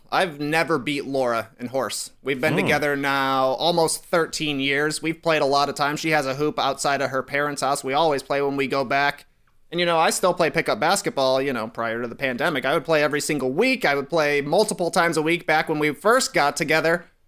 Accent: Midwest, United States; you can tell I grew up in the Midwest. We had something called a farmer's chance or a game called horse.

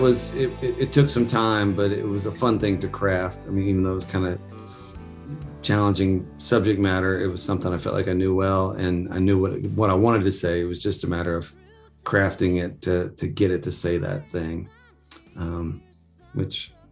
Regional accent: Texas, United States; I was like, yeah, I'm not Jamaican, I'm Texan.

